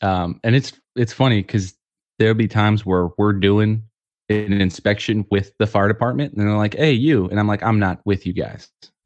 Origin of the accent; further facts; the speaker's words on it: Peoria, Arizona, United States; Yep, basically Phoenix. I grew up in Peoria, okay. Which nobody knows what that is. It's basically Phoenix.